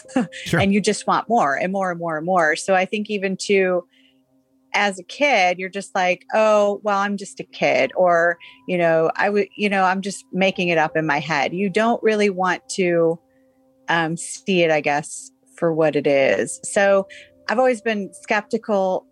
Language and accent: English; Chicago, Illinois, United States; half of my childhood was I grew up in Chicago and I lived near Resurrection Cemetery